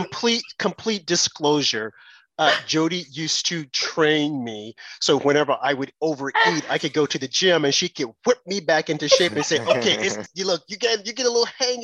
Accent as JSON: {"language": "English", "region": "the South", "country": "United States", "said": "I'm from the South, and I have been known to partake in some chitterlings if it's prepared properly."}